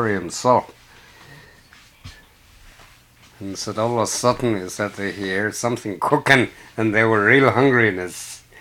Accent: Fort Yukon, Alaska, United States; I'm from Fort Yukon.

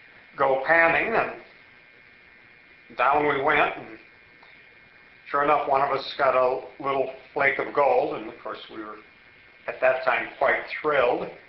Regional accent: Shanahan, Illinois, United States; also born or lived in San Diego, United States / Long Beach, United States; I was born in San Diego, California. Lived in Long Beach, California until I was 8 years old, and then moved to Northern Illinois, the little town of Shanahan, where I lived until I was 17 and a half, almost 18.

